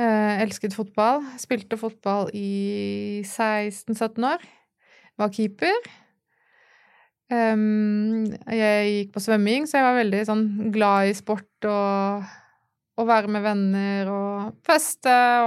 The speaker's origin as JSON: {"language": "Norwegian", "town": "Stavanger", "region": "Rogaland", "country": "Norway", "tie": "born there", "also_born_or_lived": "Tromsø / Bergen / Rjukan / Horten", "said": "Vi flyttet en del, for pappa var militær. Så jeg er født I Stavanger. Og så har vi bodd I Tromsø og I Bergen, og så på Rjukan, og så til Horten før vi på en måte ble bosatt der da."}